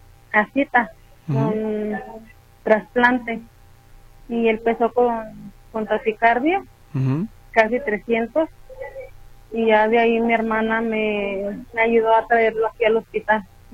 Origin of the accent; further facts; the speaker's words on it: Chimaltitán, Jalisco, Mexico; De un pueblito que se llama Chimaltitán.